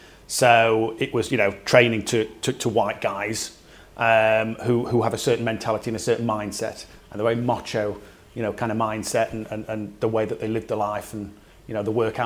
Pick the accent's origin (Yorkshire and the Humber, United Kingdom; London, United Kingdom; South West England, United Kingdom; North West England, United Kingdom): Yorkshire and the Humber, United Kingdom; Sheffield; now in Wakefield, United Kingdom; English through and through. England born and bred. I was born and raised in Sheffield. I live in Wakefield in West Yorkshire now. But yes, yeah, as English as I think you can get. I'm of a Christian background, Church of England.